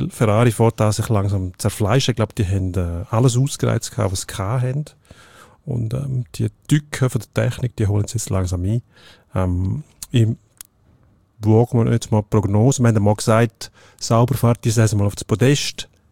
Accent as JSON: {"language": "German", "region": "Swiss Plateau", "country": "Switzerland", "said": "Wo kommst du her? Also Mittelland irgendwo. Aus dem Gebiet zwischen Zürich und Genf, wo ich nicht näher beschreibe."}